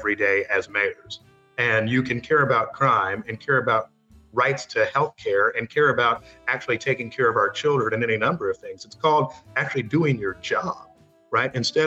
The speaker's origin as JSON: {"language": "English", "region": "Missouri", "country": "United States", "tie": "born or raised there", "said": "I hope my home state of Missouri does."}